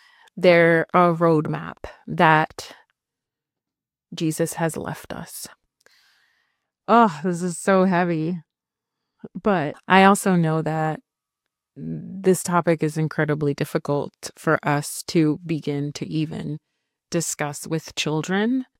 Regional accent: United States; born there; also born or lived in Egypt; But now, as an American, as a person born here, the first generation born here in my family, a person who grew up hearing stories about poverty and desperation

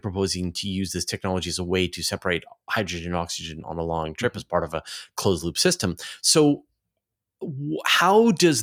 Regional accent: Canada; No, I'm Canadian.

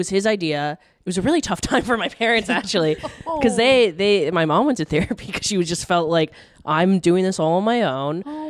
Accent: Canada; Not really. Okay. No, I could read it a bit and then, like, I couldn't have a conversation.

